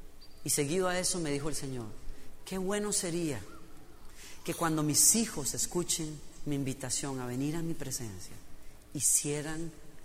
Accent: Costa Rica; moved away; Cuando yo salí de Costa Rica la primera vez, yo pensaba que los costarricenses éramos buenos anfitriones

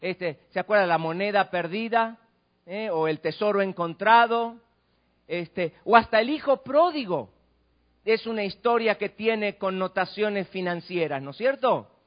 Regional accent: Argentina; Usted ya no es más mexicano y yo ya no soy más argentino.

